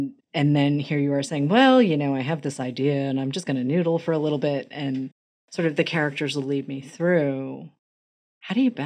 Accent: United States; you know, as an American, my entire understanding of Panama, it really is centered around the canal.

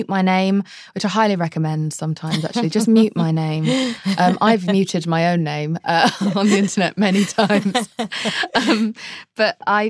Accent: England, United Kingdom; I'm so English.

